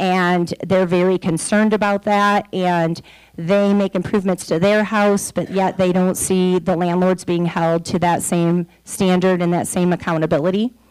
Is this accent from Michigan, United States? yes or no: yes; Adrian, Michigan, United States; I am born and raised in Adrian. I did move away after college to pursue some teaching jobs in various locations